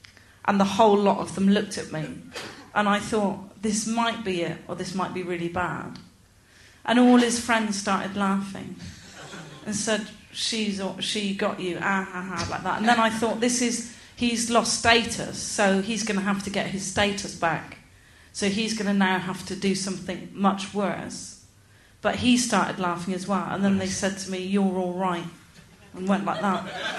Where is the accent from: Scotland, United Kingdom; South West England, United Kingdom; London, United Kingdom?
South West England, United Kingdom; Gloucester; Like, I'm from Gloucester.